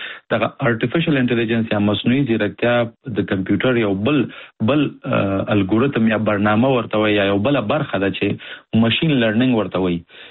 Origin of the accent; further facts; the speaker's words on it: Nangarhar, Afghanistan; زه د افغانستان د ننګرهار ولایت څخه يم